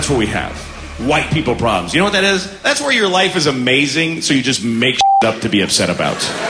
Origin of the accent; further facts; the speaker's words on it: United States; I shouldn't have to do that. I'm American.